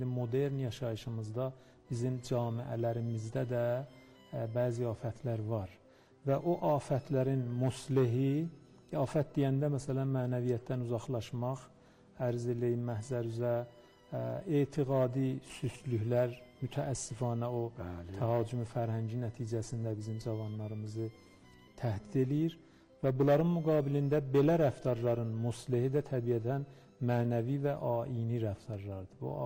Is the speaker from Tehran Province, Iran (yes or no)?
yes; Tehran, Tehran Province, Iran; Mən də təqribən 3-4 yaşımdan Tehranda olmuşam, tamam təhsilat filan. İndi məsələn 3-4 ildir qayıtmışam və doğrudan da Tehranda tab gətirib qala bilmirəm.